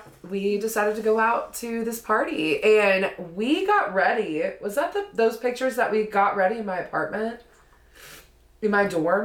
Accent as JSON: {"language": "English", "region": "Tennessee", "country": "United States", "said": "and we're just like little small town Tennesseans. We don't know how to navigate snow on the road."}